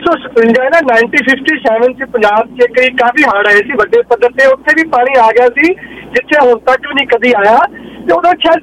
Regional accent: Punjab, India; moved away as an adult; ਮੈਨੂੰ ਪਤਾ ਕਿਉਂਕਿ ਮੈਂ ਪੰਜਾਬ ਨੂੰ ਬਿਲੋਂਗ ਕਰਦਾ, ਮੈਂ 40 ਸਾਲ ਦਾ ਸੀ ਜਦ ਤੋਂ ਇੱਥੇ ਮੂਵ ਕੀਤਾ

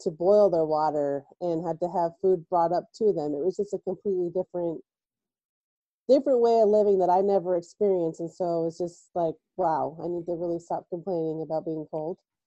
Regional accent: Simi Valley, California, United States; So I was raised in California in a small town called Simi Valley.

